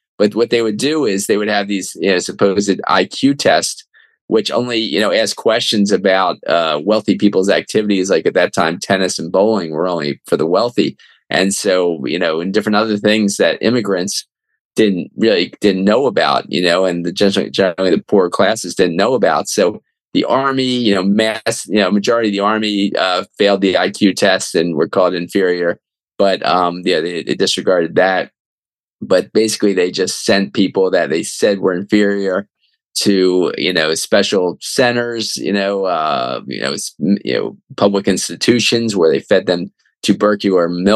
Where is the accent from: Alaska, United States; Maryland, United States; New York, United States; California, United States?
Maryland, United States; Baltimore; They actually are out of Alexander Brown, out of Baltimore, which is my hometown where I live now.